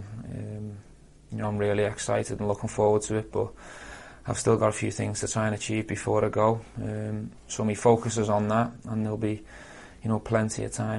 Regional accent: Liverpool, North West England, United Kingdom; I've lived in Liverpool all my life. I'm a Scouser through and through. I love my city. I'm proud of my roots.

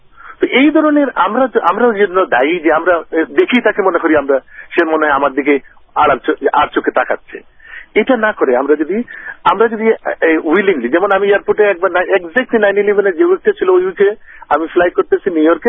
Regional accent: Bangladesh; এর চাইতে আরো বেশি সমস্যায় আমরা বাংলাদেশি আছি

